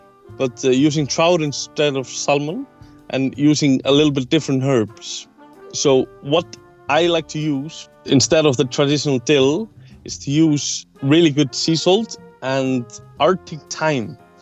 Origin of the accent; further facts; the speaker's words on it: Iceland; English is a second language; I'm a chef from Iceland.